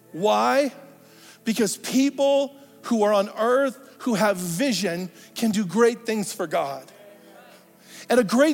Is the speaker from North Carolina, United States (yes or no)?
no; Portland, Oregon, United States; My mom, we grew up in Portland, Oregon, and we were poor, okay? I was poor. I was a poor Filipino kid.